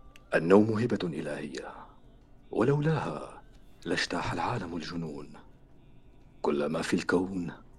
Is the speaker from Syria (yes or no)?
yes; Syria